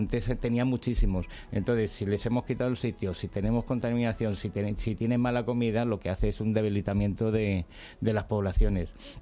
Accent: Gavilanes, Castile and León, Spain; Gavilanes es un pequeño pueblecito del Valle del Tietar, en la Sierra de Gredos, la cara sur de la Sierra de Gredos, un lugar maravilloso.

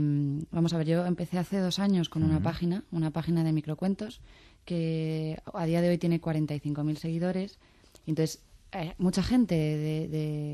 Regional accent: Mexico; yo llegué de México

